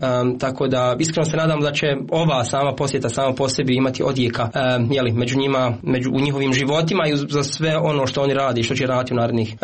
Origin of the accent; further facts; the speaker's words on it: Jajce, Central Bosnia Canton, Bosnia & Herzegovina; now in Berlin, Germany; Prije nekoliko dana sam stigao u Jajce, ja sam inače iz Jajca, tako da sam lokal patriota.